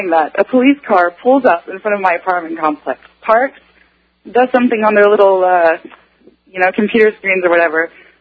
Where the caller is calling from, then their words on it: Houston, Texas, United States; I'm actually calling from the Texas Medical District, right outside of it.